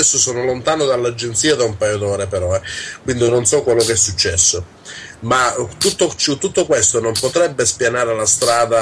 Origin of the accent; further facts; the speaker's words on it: Calabria, Italy; io sono calabrese